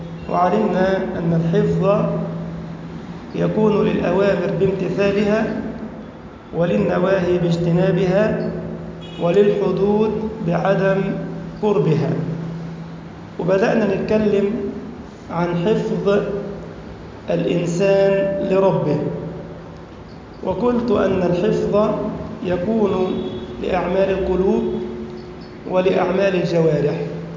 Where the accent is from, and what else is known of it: Egypt